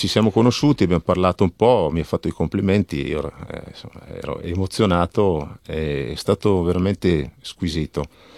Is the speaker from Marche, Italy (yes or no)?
no; Cremona, Lombardy, Italy; born there; Io sono nato a Cremona, di origine di papà svizzero, però sono italiano.